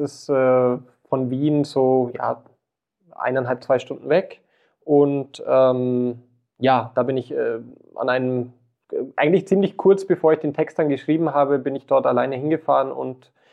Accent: Dachau, Bavaria, Germany; nämlich in der Schule in Dachau, weil das ist gleich dort, wo ich aufgewachsen bin, um die Ecke.

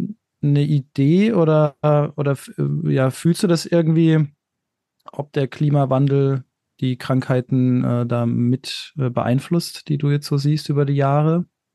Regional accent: Southern Germany, Germany; now in Hamburg, Germany; Ich komme eigentlich aus Süddeutschland.

